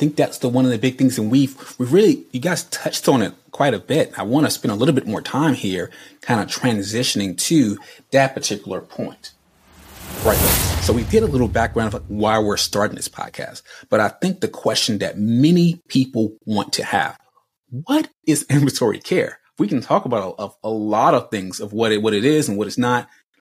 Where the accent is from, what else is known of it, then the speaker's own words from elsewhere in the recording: Charlotte, North Carolina, United States; I'm from Charlotte.